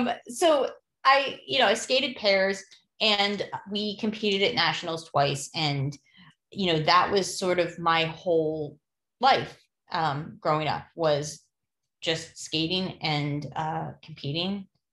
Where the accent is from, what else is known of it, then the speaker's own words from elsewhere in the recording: Lancaster, Pennsylvania, United States; moved away as an adult; also born or lived in New Jersey / New York / Massachusetts; now in Houston, United States; I grew up in Pennsylvania, in Lancaster, Pennsylvania. And, you know, and then I lived some in New Jersey and New York and a little bit in Massachusetts before I landed in Texas.